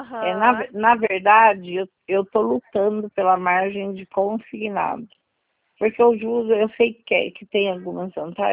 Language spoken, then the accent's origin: Portuguese; Paraná, Brazil; porque eu sou do Paraná, né?